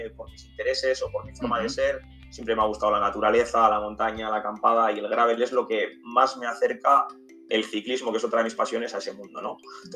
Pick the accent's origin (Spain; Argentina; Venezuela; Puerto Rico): Spain; Bilbao, Basque Country; soy un chico de Bilbao, aficionado al ciclismo prácticamente toda la vida